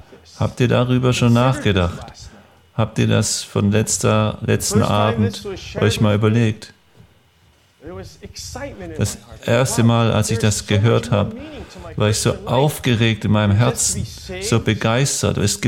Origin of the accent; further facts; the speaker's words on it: United States; also born or lived in Australia; als ich als Kind in den USA aufgewachsen bin